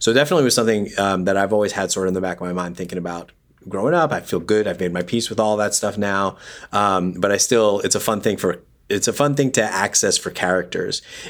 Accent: Yonkers, New York, United States; I grew up in Yonkers, New York, which is Lower Westchester County.

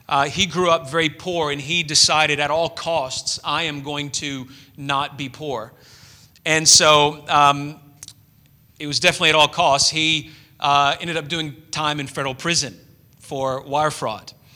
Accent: Memphis, Tennessee, United States; I grew up in a somewhat wealthy suburb of my hometown of Memphis, and it was at least wealthy from outward appearance.

